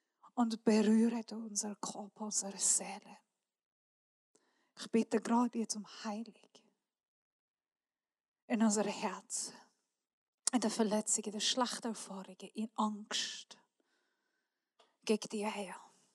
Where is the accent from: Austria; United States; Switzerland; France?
Switzerland; Wir sind Schweizer, wir sind nicht so nähe Leute.